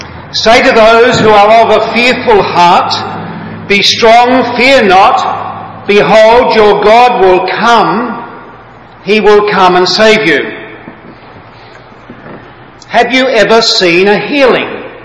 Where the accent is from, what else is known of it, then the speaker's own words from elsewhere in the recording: Adelaide, South Australia, Australia; my hometown of Adelaide in Australia